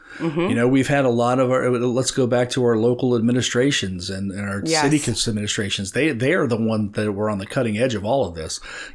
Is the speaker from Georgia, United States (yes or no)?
no; Brookfield, Ohio, United States; I grew up in Brookfield, Ohio.